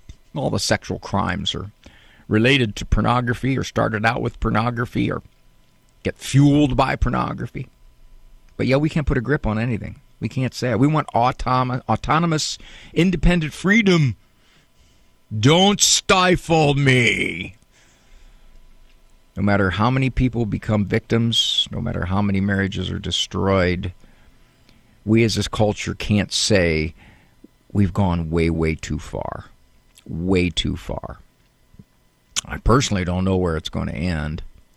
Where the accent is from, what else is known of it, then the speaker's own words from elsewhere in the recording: Canton, Ohio, United States; That house was in the northeast end of Canton. Very familiar with the area. I grew up in Canton.